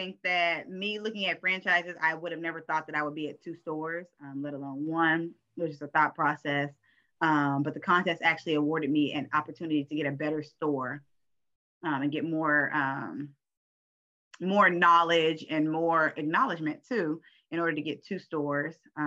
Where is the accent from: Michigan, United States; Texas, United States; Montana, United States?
Texas, United States; Dallas; My father was a franchisee of 3 McDonald's whenever I was growing up in the Oak Cliff, Dallas area.